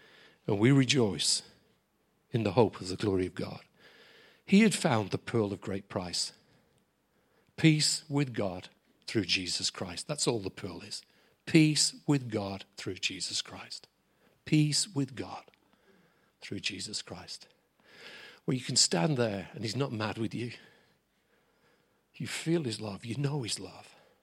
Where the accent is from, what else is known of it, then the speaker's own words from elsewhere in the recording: England, United Kingdom; Buck is American, I'm English.